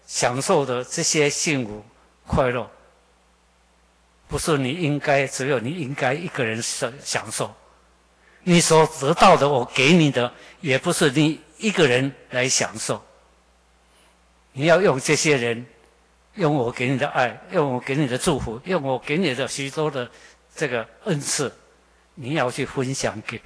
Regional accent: Taiwan; 这些宣教师就是因为爱我们台湾人，爱我们在台湾的灵魂

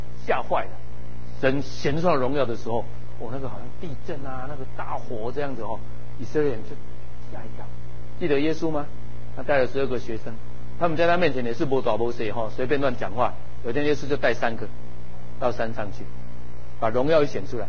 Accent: Taiwan; 我们台湾人就很想说哪里哪里哈

